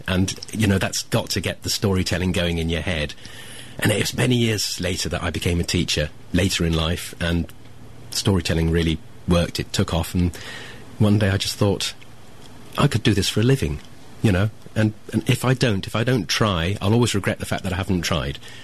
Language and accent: English; Scotland, United Kingdom; when I was a child, you wouldn't know from my accent now, but I lived in Scotland, in Fife, on a farm.